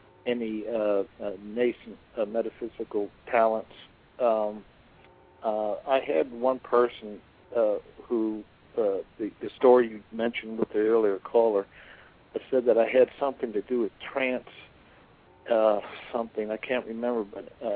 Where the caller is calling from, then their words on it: Atlanta, Georgia, United States; I'm calling from Atlanta, Georgia.